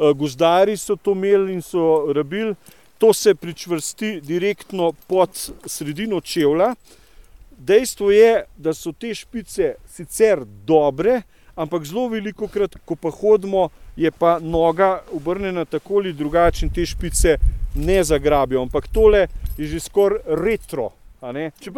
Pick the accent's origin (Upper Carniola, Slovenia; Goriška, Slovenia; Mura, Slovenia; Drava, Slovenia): Upper Carniola, Slovenia; Bled; jaz sem doma z Bleda, recimo, da kar dobro poznamo vodo pa zaledenelo jezero